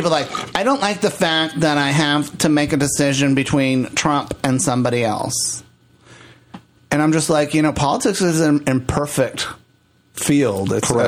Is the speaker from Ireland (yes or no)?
no; Puerto Rico; You know, I come from Puerto Rico. I've seen that already.